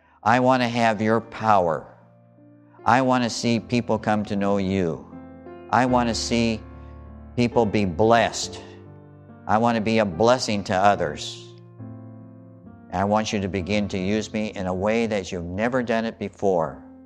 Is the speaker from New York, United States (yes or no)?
no; Renton, Washington, United States; I remember when I was 13 years old over in Renton. I grew up in Renton before my dad was transferred to the Navy Yard here.